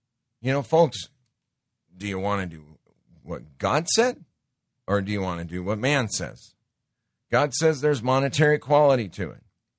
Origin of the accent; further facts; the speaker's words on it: Montana, United States; I grew up around guns in Montana.